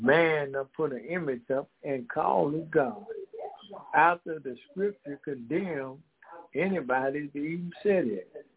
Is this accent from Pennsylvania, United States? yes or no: no; Decatur, Georgia, United States; we come out of, we are from Decatur, Georgia, that's right outside of Atlanta, Georgia, bringing this message of truth to the human family.